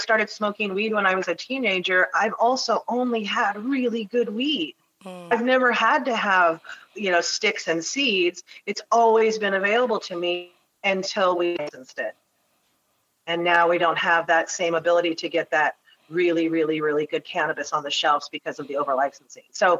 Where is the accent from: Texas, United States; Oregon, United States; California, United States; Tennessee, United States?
Oregon, United States; Portland; I've lived in Oregon since 1968. I was born here in Portland.